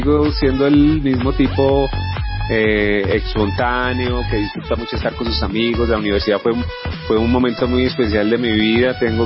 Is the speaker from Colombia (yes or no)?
yes; Cundinamarca, Colombia; Yo soy de un pueblito del departamento de Cundinamarca, del Oriente. Allí pues nací, viví toda mi primaria, mi secundaria. Allá están todavía mis padres